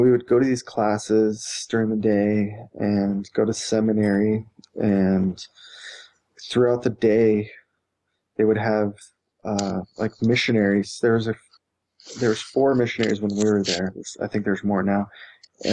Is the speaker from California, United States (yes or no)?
yes; California, United States; I mean, I grew up in California. I had never heard of a Utah Boys Ranch or anything like that before they came to pick me up.